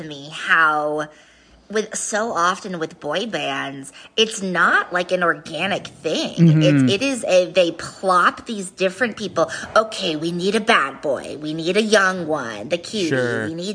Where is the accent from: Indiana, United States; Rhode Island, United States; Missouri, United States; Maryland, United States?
Rhode Island, United States; I am from Rhode Island